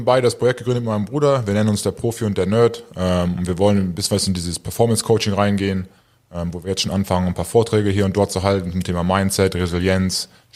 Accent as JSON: {"language": "German", "town": "Leverkusen", "region": "North Rhine-Westphalia", "country": "Germany", "tie": "born there", "said": "Ich bin 28 Jahre alt. Komme gebürtig aus Leverkusen."}